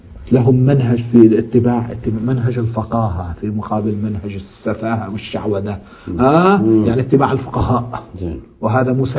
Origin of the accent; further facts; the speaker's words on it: Lebanon; يعني هو من اليمن مثل ما أنا من لبنان